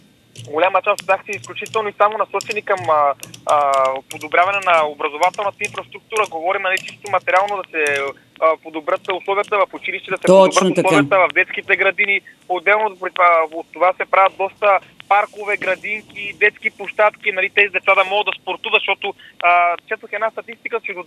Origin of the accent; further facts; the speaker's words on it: Simitli, Blagoevgrad Province, Bulgaria; в Симитли, в моя роден град